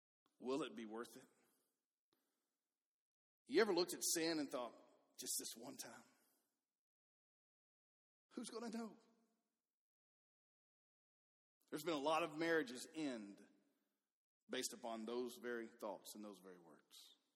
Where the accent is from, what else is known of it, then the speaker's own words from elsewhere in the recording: Livingston, Alabama, United States; He is there, Alabama Coachella. That's in my hometown of Livingston.